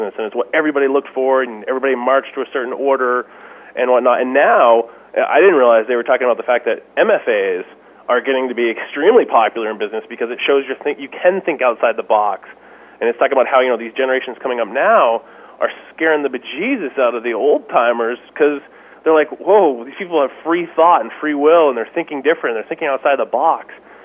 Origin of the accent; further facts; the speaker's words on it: New England, United States; also born or lived in Washington, D.C.; I grew up in New England. I'm a lifelong New Englander, except when I moved to D.C. for a few years.